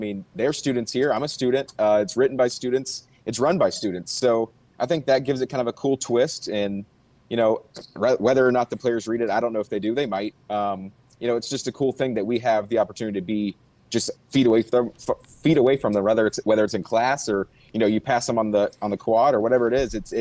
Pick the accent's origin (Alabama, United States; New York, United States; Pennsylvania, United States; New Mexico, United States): Alabama, United States; Montgomery; You know, being a kid, I was born in Montgomery. My dad went here. My brother and sister went here. So really grew up in an Alabama family.